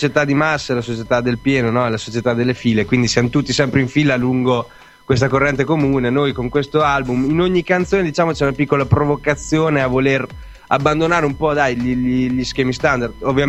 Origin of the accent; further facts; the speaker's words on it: Pesaro, Marche, Italy; No, perché molti pensano che siamo romagnoli, in realtà siamo marchigiani.